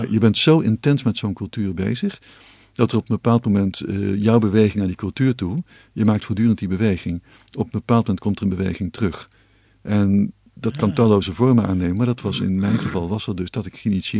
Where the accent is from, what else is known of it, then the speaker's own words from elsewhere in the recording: North Brabant, Netherlands; Dat is een reinheid die ik, uit Brabant, nooit kan